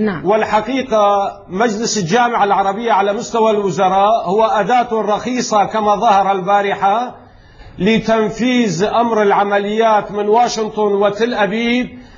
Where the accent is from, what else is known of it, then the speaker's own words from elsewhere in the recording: Syria; نحن كشعب سوري